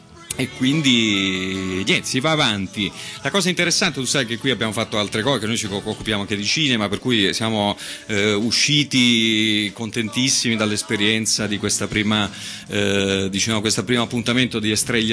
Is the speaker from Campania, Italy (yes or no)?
yes; Campania, Italy; Sono contento perché ritorno nella mia terra, la Campania